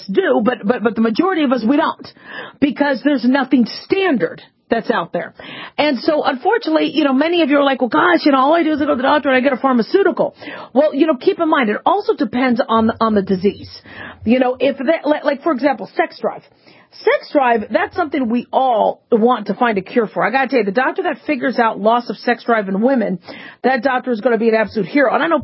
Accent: Phoenix, Arizona, United States; You know, I grew up in Phoenix, Arizona, and so we were talking about that 30 some years ago.

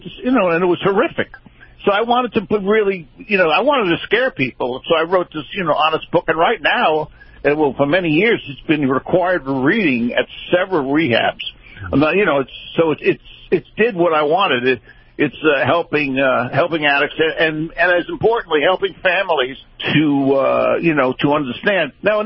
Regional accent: New York, United States; Oh, well, I'm from New York, and, I think, so much banter that goes on there

